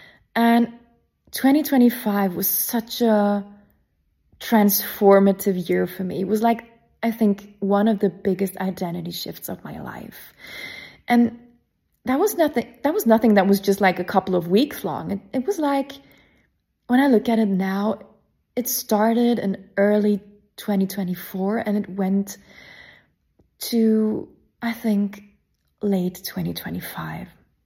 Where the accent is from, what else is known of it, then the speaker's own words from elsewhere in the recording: Sweden; English is a second language; I grew up in Sweden.